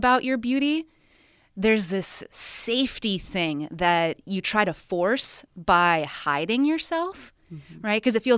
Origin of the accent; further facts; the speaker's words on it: Midwest, United States; I grew up in the Midwest. It was kind of conservative.